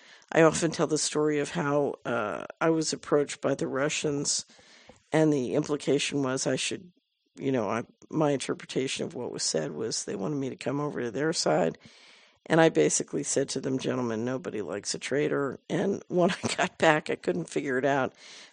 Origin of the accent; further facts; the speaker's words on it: Fort Collins, Colorado, United States; Fort Collins, Colorado, my hometown, has a good local food system in development.